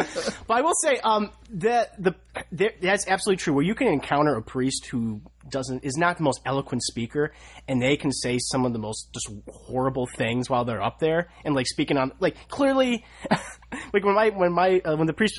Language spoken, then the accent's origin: English; United States; We're American. We say what's right.